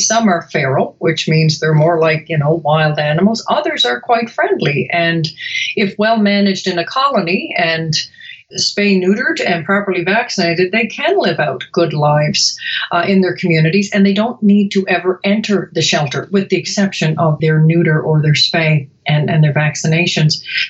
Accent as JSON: {"language": "English", "country": "Canada", "moved": "as an adult", "lives_now": "Chicago, United States", "said": "I came to Chicago from Canada, actually, about 20 odd years ago, which means I'm roughly 20 years old. Kidding."}